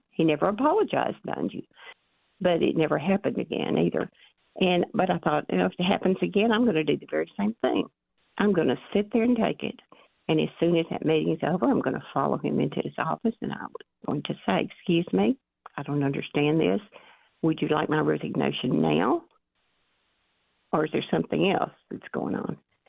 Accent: Arkansas, United States; We say sometimes in this little backwoods Southern people like I am from Arkansas

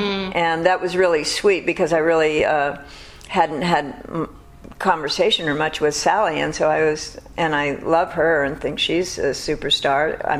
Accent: Pacoima, California, United States; also born or lived in Beverly Hills; Anyway, so I was born on Burton Way. And then I was uprooted to Pacoima.

